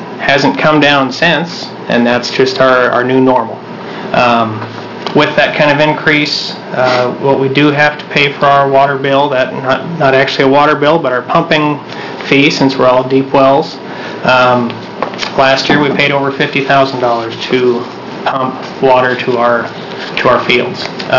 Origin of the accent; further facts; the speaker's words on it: Christmas Valley, Oregon, United States; I'm a farmer from Christmas Valley, Oregon.